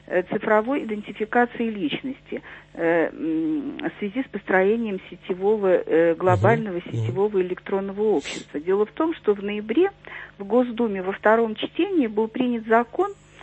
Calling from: Saint Petersburg, Russia; И я звоню из Санкт-Петербурга

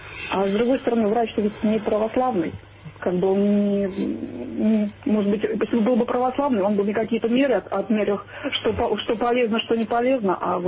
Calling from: Moscow, Russia

